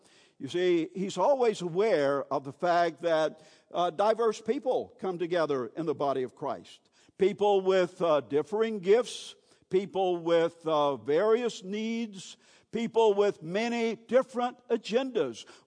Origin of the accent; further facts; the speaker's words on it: Newington, Georgia, United States; One of the things I loved to do as a kid, growing up in Newington, Georgia, back in the 1940s and 50s